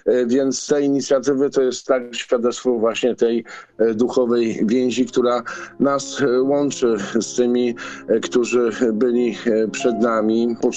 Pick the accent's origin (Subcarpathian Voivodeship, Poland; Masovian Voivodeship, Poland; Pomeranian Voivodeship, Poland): Pomeranian Voivodeship, Poland; Gdańsk; Ja sam pamiętam, jako dziecko chodziliśmy na cmentarz na Gdańskiej Zaspie